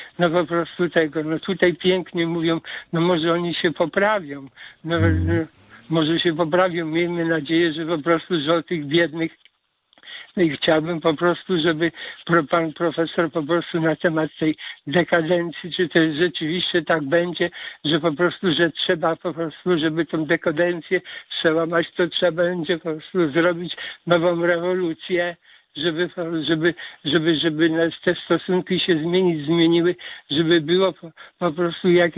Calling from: Łódź, Łódź Voivodeship, Poland; dzwonię z Łodzi

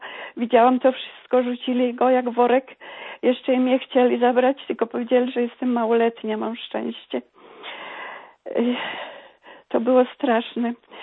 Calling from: Mrągowo, Warmian-Masurian Voivodeship, Poland; Z Mrągowa. Pochodzę też z tamtych stron

